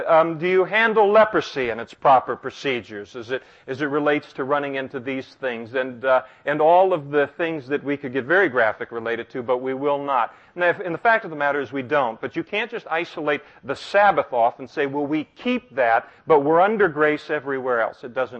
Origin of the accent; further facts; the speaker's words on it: Napa, California, United States; I'm from Napa, which is Seventh-day Adventist country, and so the seventh day is a rather large issue to an awful lot of people.